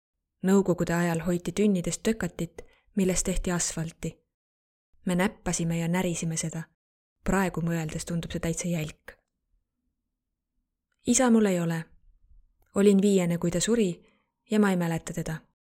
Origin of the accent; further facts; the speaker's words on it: Yerevan, Armenia; ma olen pärit Armeeniast. Sündisin 1981. aastal Jerevanis.